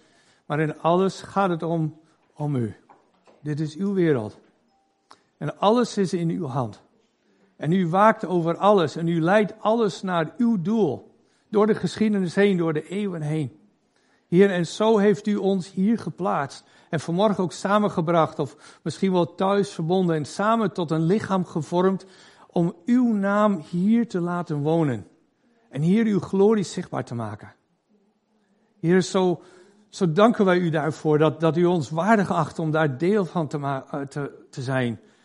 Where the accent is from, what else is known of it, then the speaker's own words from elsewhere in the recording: Canada; Ik ben kwart Fries. Ik ben in Canada geboren en opgegroeid.